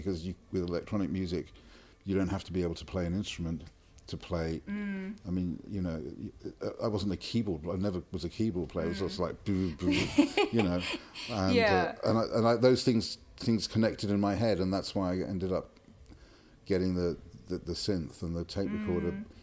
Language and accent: English; London, United Kingdom; I grew up in London and I just wanted to get out of the city for a while